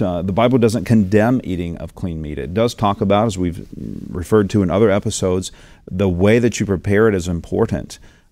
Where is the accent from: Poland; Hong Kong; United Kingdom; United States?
United States; the South; Pastor John, growing up in the South, I knew this.